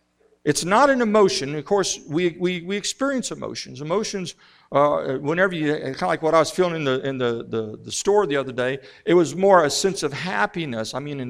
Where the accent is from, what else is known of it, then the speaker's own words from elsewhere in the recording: Missouri, United States; I came from Missouri. I jumped on a plane and went to Miami, Florida